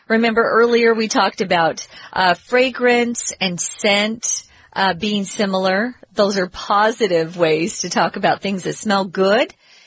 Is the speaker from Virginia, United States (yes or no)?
no; Phoenix, Arizona, United States; Yeah, I grew up in the Phoenix area, actually.